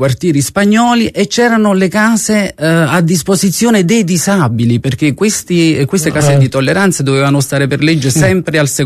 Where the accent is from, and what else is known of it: Naples, Campania, Italy